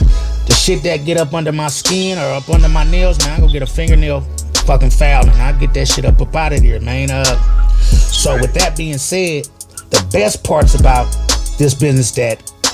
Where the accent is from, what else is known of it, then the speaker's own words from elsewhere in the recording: Oakland, California, United States; I'm from Northern California, Oakland, California, North Oakland, California.